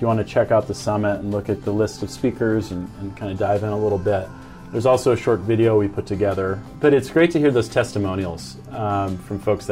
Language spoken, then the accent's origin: English; Waldport, Oregon, United States; I mean, I grew up here on the coast. I grew up in Walport, actually.